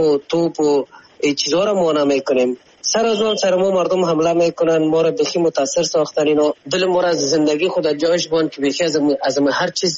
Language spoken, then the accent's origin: Persian; Afghanistan; ما خو افغان هستیم